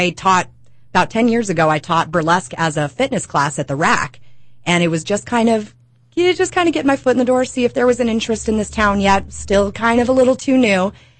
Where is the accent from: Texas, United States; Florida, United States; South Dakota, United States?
Florida, United States; I came from Florida, and Miami and Key West are two of those places